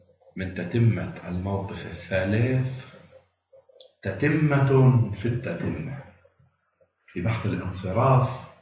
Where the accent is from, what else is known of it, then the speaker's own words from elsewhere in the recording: Lebanon; كهذه الأحجار في مثل بلدنا لبنان مثلا